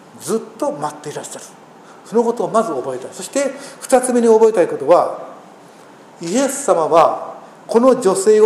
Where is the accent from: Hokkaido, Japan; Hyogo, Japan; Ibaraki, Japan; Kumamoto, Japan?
Hyogo, Japan; Kobe; 印象深い田舎にですね、生まれ育ちましたね。名前だけ神戸市まだそれだそうでもいいんですけどね、ですね、もうしかもそのキリスト教とは縁もゆかりもない生活を送っていました。